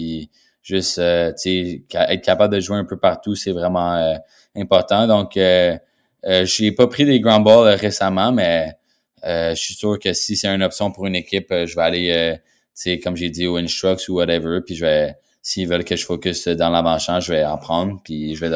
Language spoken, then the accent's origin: French; Saint-Bruno, Quebec, Canada; now in United States; Mais ouais, je vais être chez moi à Saint-Bruno, puis je pense que mes parents, si ça l'arrive, ils vont être beaucoup émotifs